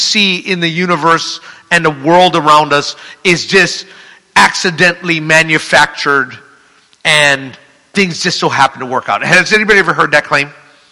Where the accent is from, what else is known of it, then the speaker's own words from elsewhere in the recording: Hawaii, United States; But I'm from Hawaii. Like was mentioned, lived there all my life. I'm 53. Until this past summer, June, that's where I resided.